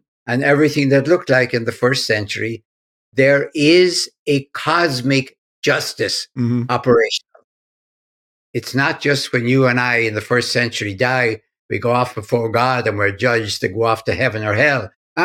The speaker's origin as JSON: {"language": "English", "region": "Ulster", "country": "Ireland", "tie": "born or raised there", "said": "I grew up in Donegal"}